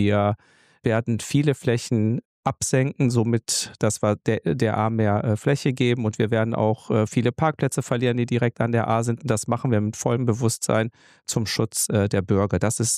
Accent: Germany; born there; Ich komme ursprünglich aus Griechenland, bin aber hier in Deutschland geboren. Das heißt, ich habe tatsächlich griechische Wurzeln. Ich bin 51 Jahre alt.

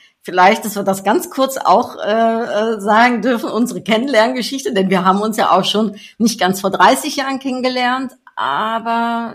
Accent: Germany; Als Deutsche werde ich dann doch altijd mit meinem deutschen Auto gesehen.

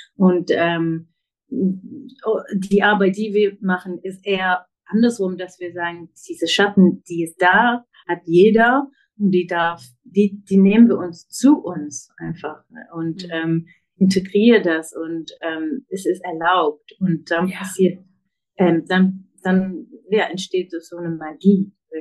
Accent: England, United Kingdom; German is a second language; ich bin Engländerin, manchmal weiß ich nicht mit der deutschen Sprache.

